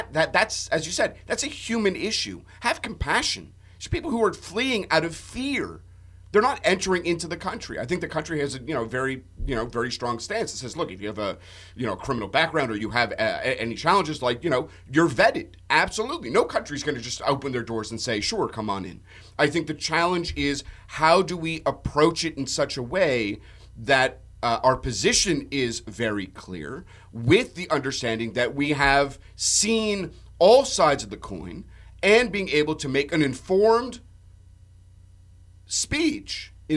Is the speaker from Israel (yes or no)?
no; Canada; now in United States; I mean, I am Canadian. I am not American. Hopefully I'll have dual citizenship when I submit my papers next week.